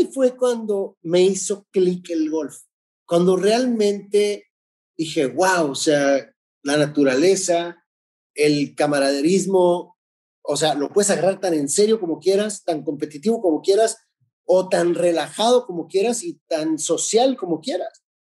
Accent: Tijuana, Baja California, Mexico; estaba en Tijuana, en mi ciudad natal

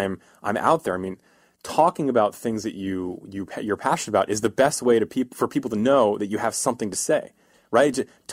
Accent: East Coast, United States; Yeah, I mean, so I'm from the East Coast, and in the East Coast, we're a miserable people from the East Coast.

